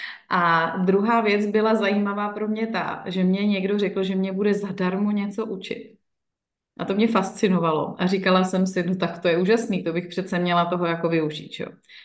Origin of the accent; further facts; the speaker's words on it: Jevíčko, Pardubice Region, Czechia; protože pocházím z Jevíčka, to je kousek od vás, že jo?